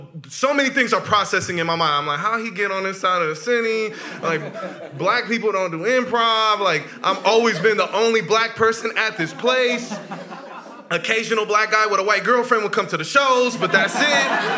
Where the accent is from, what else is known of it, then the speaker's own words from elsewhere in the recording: San Francisco, California, United States; I'm born and raised in San Francisco, by the way.